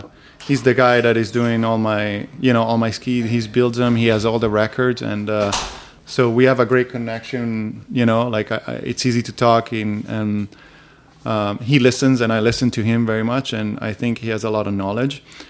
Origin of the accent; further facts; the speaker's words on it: Dolomites, Italy; English is a second language; I grew up in the Dolomites, you know, so there's a lot of mountains and...